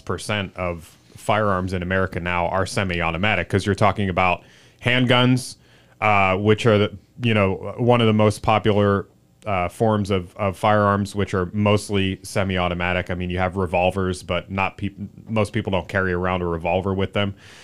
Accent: Raytown, Missouri, United States; And Lindell Mays of Raytown, not doing my my hometown any favors.

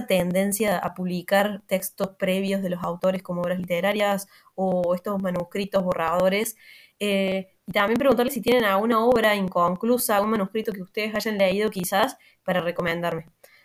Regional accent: Argentina; soy de Argentina y los escucho siempre que hago alguna tarea que no me gusta

